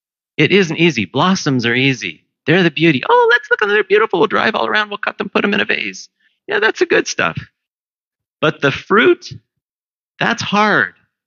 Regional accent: St. Catharines, Ontario, Canada; now in Ottawa, Canada; I grew up in St. Catharines. I most of the time don't miss it.

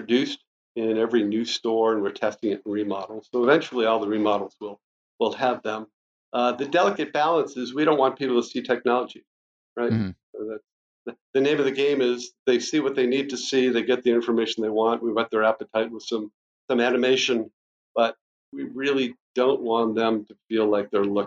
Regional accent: Northeast, United States; I'm new to the brand, you know, I grew up in the Northeast

